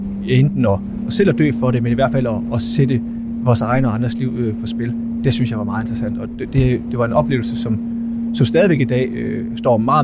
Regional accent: Rønde, Central Denmark Region, Denmark; Nu kommer jeg fra Rønde, lige der ved Kalø Vig.

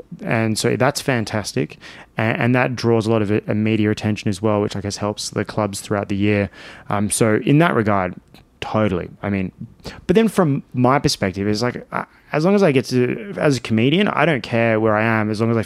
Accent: Australia; I'm from Australia

